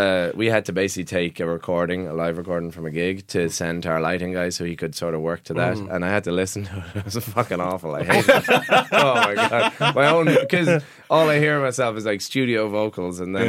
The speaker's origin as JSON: {"language": "English", "country": "Ireland", "said": "because I'm from Ireland anyway"}